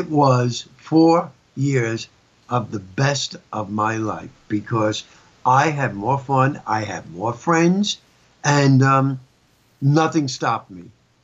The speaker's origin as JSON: {"language": "English", "town": "Brooklyn", "region": "New York", "country": "United States", "tie": "born or raised there", "said": "In fact, I grew up in Brooklyn. My best friends were people of color."}